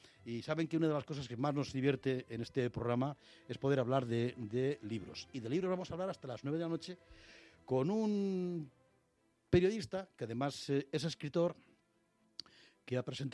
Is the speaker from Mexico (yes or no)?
no; Madrid, Community of Madrid, Spain; yo también soy de Madrid, pero a mí me nacieron en Madrid un 2 de mayo